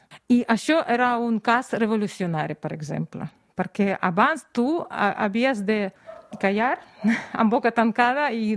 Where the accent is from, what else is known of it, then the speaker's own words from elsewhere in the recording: Pinsk, Brest Region, Belarus; born there; Catalan is a second language; also born or lived in Minsk; Jo vaig néixer a Pinsk, que és a prop de la frontera amb Polònia, més o menys a 100 quilòmetres de Polònia i també amb Ucrània, però després vaig passar molts anys a Minsk amb els meus germans